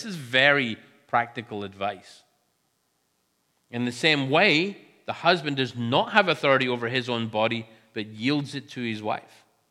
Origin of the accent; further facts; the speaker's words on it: Scotland, United Kingdom; But I am not from England. We do not roll that way in Scotland.